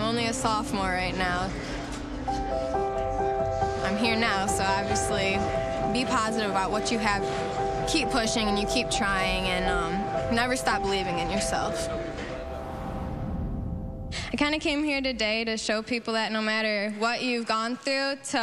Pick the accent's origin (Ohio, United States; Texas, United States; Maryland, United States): Ohio, United States; Grand Rapids; I'm from a really small town in Ohio. It's called Grand Rapids.